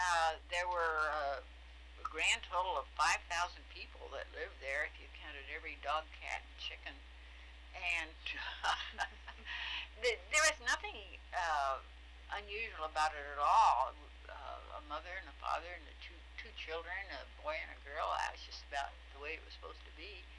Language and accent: English; Abilene, Kansas, United States; Well, I was born in Abilene, Kansas, which is the end of the Chisholm Cattle Trail.